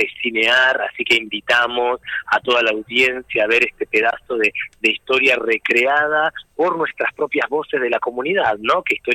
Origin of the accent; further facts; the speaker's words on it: Argentina; Y de nuestra identidad como argentinos